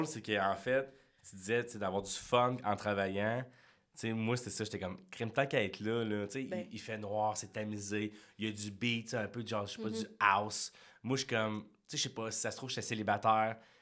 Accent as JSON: {"language": "French", "town": "Quebec City", "region": "Quebec", "country": "Canada", "lives_now": "Montreal, Canada", "said": "je venais de Québec, puis je t'aboutis, là, je te fast-forward ça, là, je t'aboutis à Montréal"}